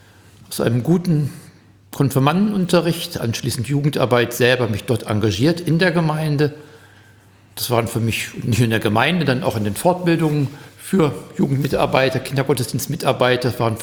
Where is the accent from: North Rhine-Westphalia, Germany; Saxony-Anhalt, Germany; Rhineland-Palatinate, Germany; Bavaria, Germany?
North Rhine-Westphalia, Germany; Hagen; now in Bünde, Germany; Ja, Hagener.